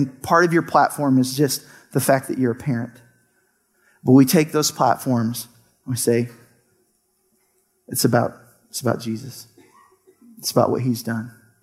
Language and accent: English; Mississippi, United States; I think it's partially because I was raised in Mississippi and everybody loved the Saints in Mississippi because we had nobody else.